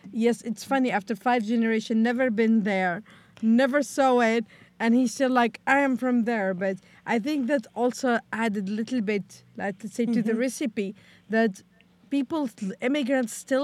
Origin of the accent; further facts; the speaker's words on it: Netherlands; I always say like I'm Palestinian Dutch, or some people say like Dutch.